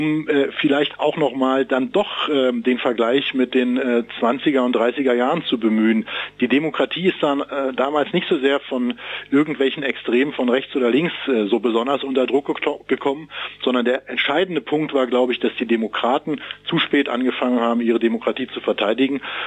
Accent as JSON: {"language": "German", "region": "Berlin", "country": "Germany", "said": "Ich meine, hier als Berliner muss man sagen, Karneval ist nicht so richtig unser Thema."}